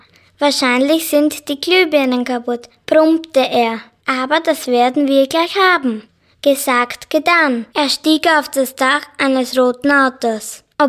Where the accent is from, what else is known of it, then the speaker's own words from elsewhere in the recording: Hatzendorf, Styria, Austria; Ich komme aus Hatzendorf. Ich besuche die erste C-Klasse in Fähring.